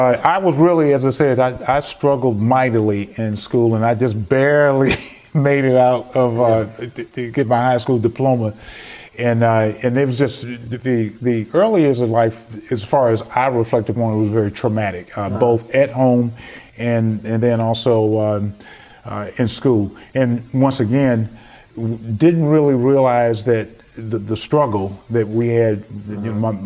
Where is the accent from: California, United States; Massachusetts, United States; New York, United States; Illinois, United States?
Illinois, United States; Chicago; Because I grew up in Chicago, family of six, didn't realize we were poor.